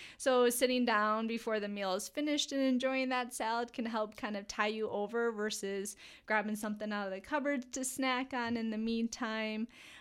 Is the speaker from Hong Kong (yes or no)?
no; Michigan, United States; Well, I am from Michigan, so not originally from Wisconsin.